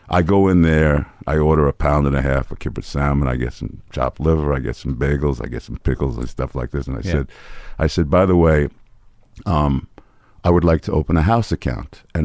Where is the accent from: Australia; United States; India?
United States; New York City, New York; Washington Heights is so named because it's the highest point in Manhattan.